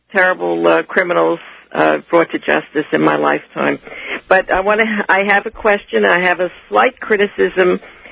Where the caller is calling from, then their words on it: Houston, Texas, United States; I'm calling you from Houston, and I'm a great fan of yours.